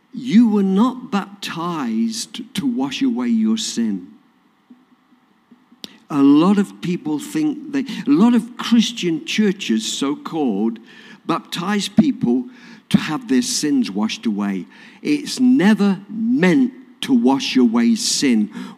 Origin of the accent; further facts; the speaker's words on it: England, United Kingdom; Anyway, that's just because I'm English.